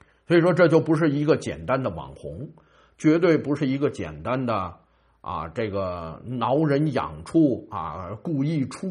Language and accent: Chinese; China; 我们中国人呢往往就是这么一种情况啊